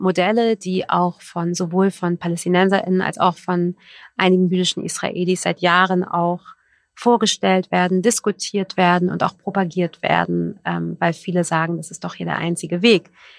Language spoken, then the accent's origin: German; Germany; Das ist für mich als Deutsche im Jahr 2025 der einzig logische Gedanke